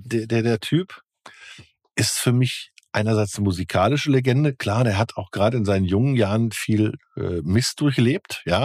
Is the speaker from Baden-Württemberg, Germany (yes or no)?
no; North Rhine-Westphalia, Germany; ich komme ja aus dem Ruhrpott